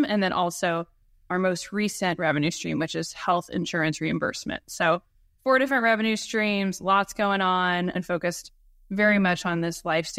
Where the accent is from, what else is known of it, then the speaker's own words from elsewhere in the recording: Phoenix, Arizona, United States; moved away as an adult; I grew up in Phoenix, Arizona, which is, I believe, where you are based.